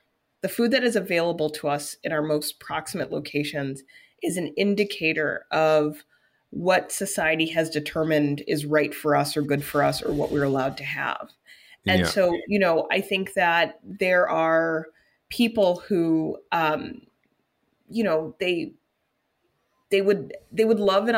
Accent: Midwest, United States; You know, I'm a Midwesterner.

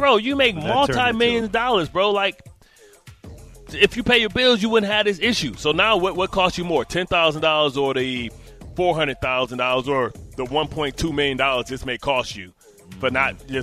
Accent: Midwest, United States; Listen, I've lived all kind of places. I'm from the Midwest, right? And I don't talk like Allen. I don't talk like people from Long Island.

